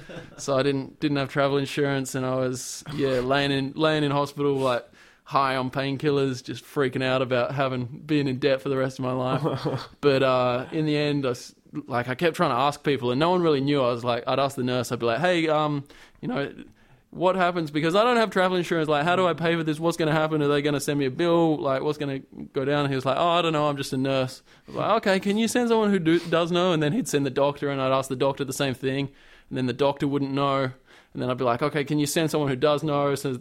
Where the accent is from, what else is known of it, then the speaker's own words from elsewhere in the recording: Australia; But because I'm from Australia, it's all right.